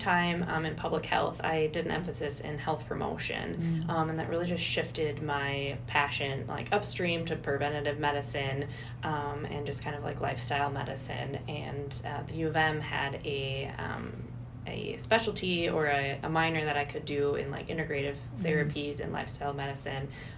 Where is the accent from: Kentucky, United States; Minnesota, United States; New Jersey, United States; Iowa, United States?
Minnesota, United States; Ashby; Yeah, so I'm from Ashby. I grew up on a small hobby farm in the country around here.